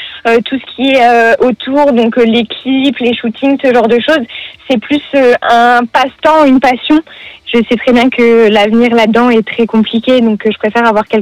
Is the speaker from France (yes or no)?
yes; Amiens, Hauts-de-France, France; now in Quincampoix-Fleuzy, France; j'ai 21 ans et actuellement je vis à Quincampoix-Fleuzy, mais sinon je suis originaire d'Amiens.